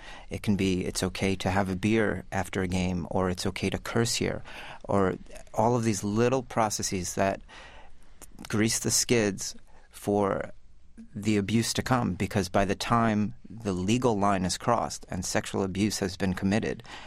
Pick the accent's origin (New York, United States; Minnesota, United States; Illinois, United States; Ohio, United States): New York, United States; in my home state of New York, at the age of 24, it is too late to report